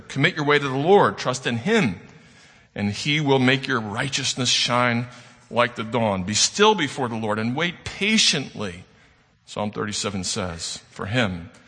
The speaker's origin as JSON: {"language": "English", "town": "St. Louis", "region": "Missouri", "country": "United States", "said": "We're from St. Louis, so we think of St. Louis heroes like Charles Lindbergh."}